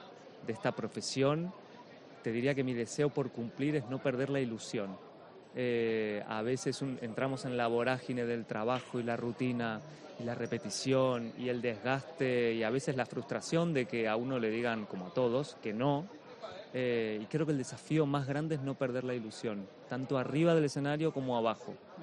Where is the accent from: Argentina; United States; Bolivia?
Argentina; now in Madrid, Spain; Yo soy argentino, audicioné en Buenos Aires hace muchos años